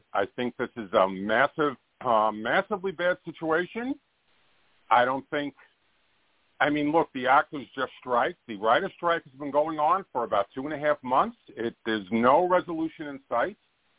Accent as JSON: {"language": "English", "town": "Queens", "region": "New York", "country": "United States", "tie": "born or raised there", "said": "Fran was my neighbor growing up in Queens."}